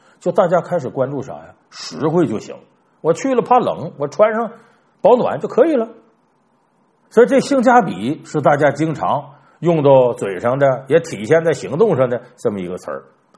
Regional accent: Harbin, Heilongjiang, China; 我还记得就是我老家哈尔滨，冬天的时候很多南方朋友到那旅游去

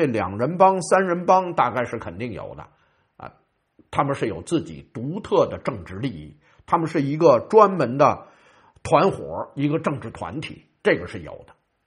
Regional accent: Beijing, China; 那我们家籍贯原来还河北唐山呢，那跟我在北京出生在北京长大，

